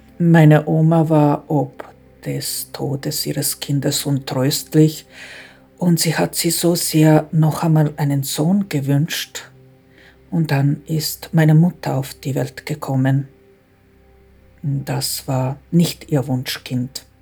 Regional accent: Croatia; German is a second language; Ich bin an der Grenze zu Serbien aufgewachsen

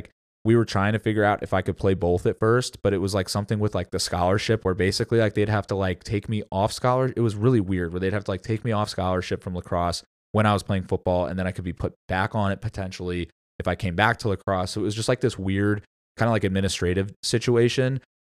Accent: St. Louis, Missouri, United States; I was from St. Louis.

